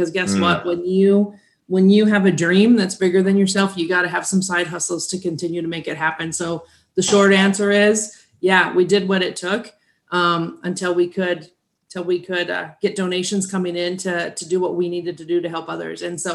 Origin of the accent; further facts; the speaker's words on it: Midwest, United States; I grew up in the Midwest, small community, small town